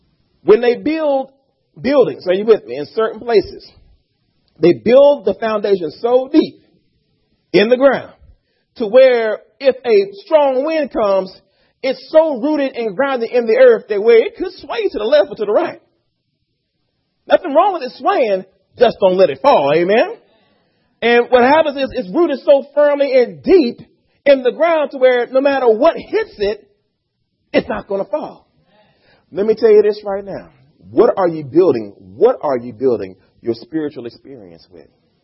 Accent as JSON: {"language": "English", "region": "East Coast", "country": "United States", "said": "Now, I've been to the West Coast now. I'm from the East Coast, okay?"}